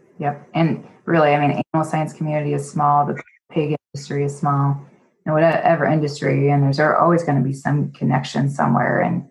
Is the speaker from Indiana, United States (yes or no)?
yes; Indiana, United States; also born or lived in Iowa; And even I was in fourth grade, we moved from Iowa to Indiana, and that was a big thing for them.